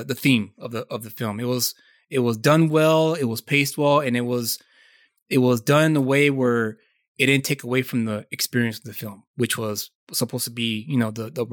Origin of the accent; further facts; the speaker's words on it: United States; Speaking only as an American moviegoer